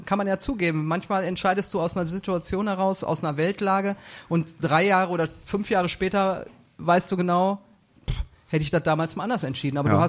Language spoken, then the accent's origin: German; Duisburg, North Rhine-Westphalia, Germany; als ich Präsidentin wurde, ne, habe ich ja sehr offensiv gesagt, dass ich aus Duisburg bin